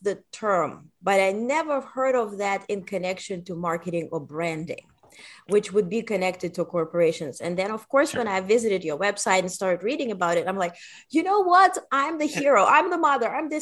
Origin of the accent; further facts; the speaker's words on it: Germany; moved away; also born or lived in Eastern Europe / Netherlands / United States; I was born in Eastern Europe and I grew up in Germany and I studied in the Netherlands and then I graduated in US